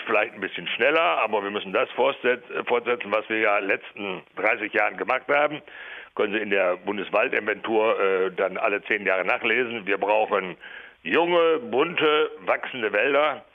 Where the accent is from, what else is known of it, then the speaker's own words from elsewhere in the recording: Osnabrück, Lower Saxony, Germany; Also ich komme aus Osnabrück